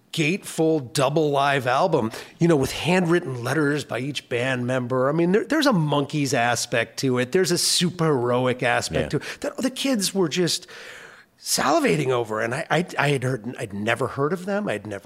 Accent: Minnesota, United States; also born or lived in California; I moved to Minnesota in 1976 from California, so I grew up on a diet

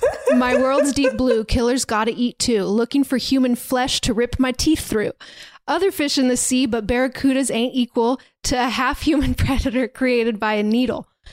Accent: United Kingdom; accent: British; She does have an accent, but I feel like my British accent is just... I don't know what's happened to it. It's terrible.

